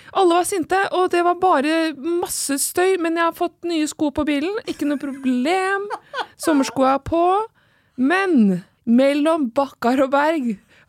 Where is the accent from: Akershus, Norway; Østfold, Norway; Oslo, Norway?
Oslo, Norway; Nei, men jeg er født oppvokst i Oslo da, vet du.